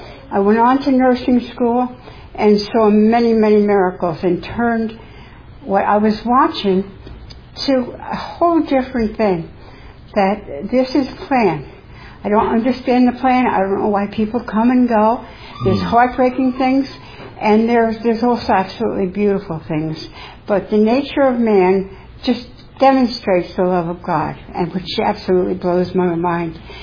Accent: New York City, New York, United States; born there; I was born in New York City in 1934. So I'm actually 84, but I don't mind being 86.

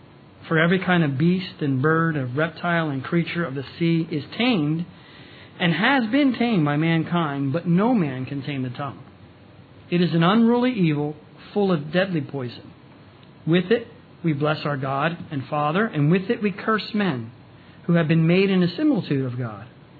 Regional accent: New Jersey, United States; accent: Jersey; And I'll say, we're from New Jersey. And they'll say, oh, I thought I noticed that Jersey accent.

